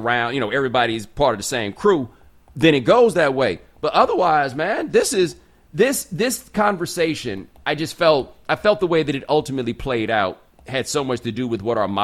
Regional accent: Houston, Texas, United States; So I grew up in Houston, which obviously has a very large Mexican population.

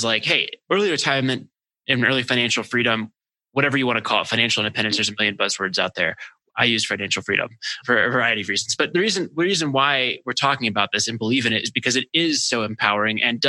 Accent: Maryland, United States; It's right near my hometown in Maryland.

